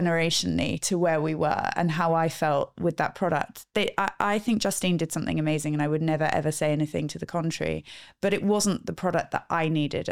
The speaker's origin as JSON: {"language": "English", "town": "Peterborough", "region": "East of England", "country": "United Kingdom", "lives_now": "London, United Kingdom", "said": "Originally, I'm from Peterborough."}